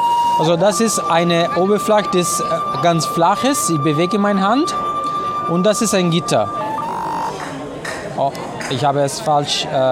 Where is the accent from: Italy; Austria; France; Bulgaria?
Italy; German is a second language; now in Germany; Ich komme aus Italien. Ich wohne aber in Deutschland seit 11 Jahren.